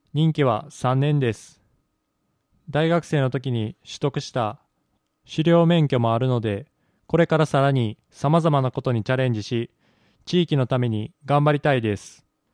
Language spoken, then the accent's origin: Japanese; Nara, Japan; 生まれ育った奈良県でずっと暮らしていましたが、外へ出て今までにない経験をしてみたいと思い、おととし県の移住体験を活用して上早へ来ました。